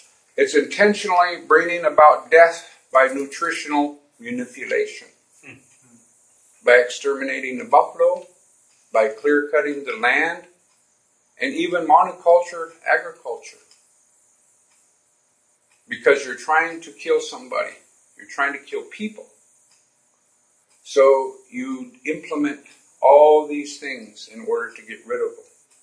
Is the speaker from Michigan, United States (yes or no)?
no; Wyoming, United States; The last remaining herd is in my home state of Wyoming in Yellowstone Park.